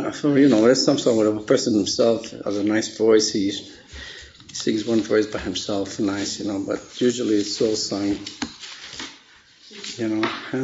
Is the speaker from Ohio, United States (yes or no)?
no; New York City, New York, United States; born there; I was born in New York City. I was born on the east side.